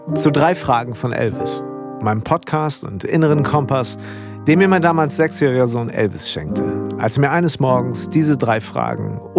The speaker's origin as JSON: {"language": "German", "town": "Münster", "region": "North Rhine-Westphalia", "country": "Germany", "said": "wir sind beide Münsteraner."}